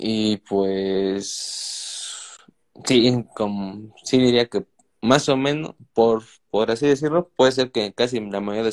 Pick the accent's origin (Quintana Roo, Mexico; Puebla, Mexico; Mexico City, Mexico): Puebla, Mexico; Yo soy de Puebla.